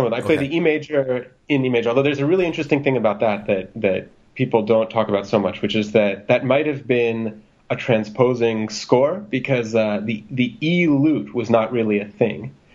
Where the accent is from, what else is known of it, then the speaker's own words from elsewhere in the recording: United States; No, I'm actually American.